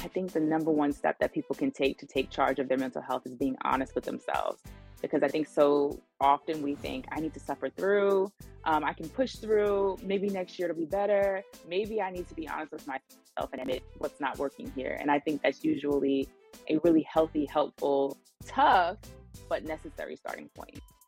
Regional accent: Brooklyn, New York, United States; I'm from Brooklyn, New York

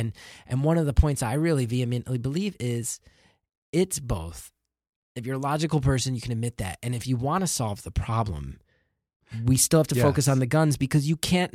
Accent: Northeast, United States; than where I grew up in the Northeast.

